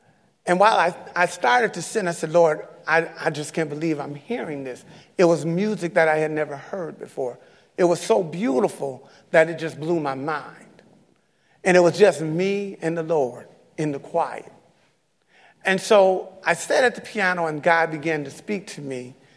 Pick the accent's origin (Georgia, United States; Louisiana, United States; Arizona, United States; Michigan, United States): Michigan, United States; Detroit; I was at my church I grew up in Detroit.